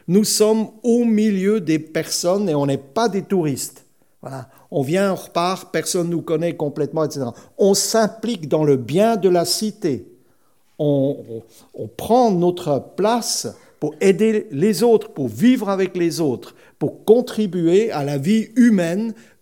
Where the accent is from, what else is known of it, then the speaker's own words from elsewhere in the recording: Switzerland; now in France; on aime notre pays d'origine, moi c'est la Suisse, mais bon, je suis plus français que suisse depuis longtemps, à part l'accent